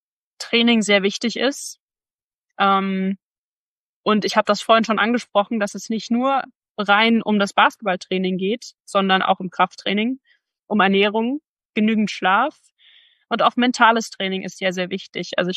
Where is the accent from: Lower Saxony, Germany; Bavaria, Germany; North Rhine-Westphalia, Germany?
Bavaria, Germany; Bamberg; Vor allem, weil Bamberg einfach so mein Zuhause ist, meine Heimat.